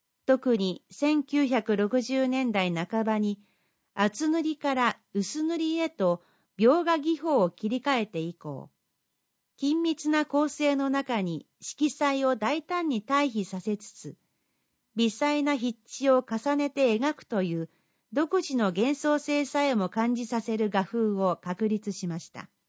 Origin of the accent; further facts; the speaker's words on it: Sukumo, Kochi, Japan; now in Hayama, Japan; 海と川が交わり、山の緑に囲まれた自然の豊かな景観は、生まれ育った四国足摺岬にほど近い宿毛町、現宿毛市、とも重なる部分が多くあり、ここで創作活動をしたいと思いました。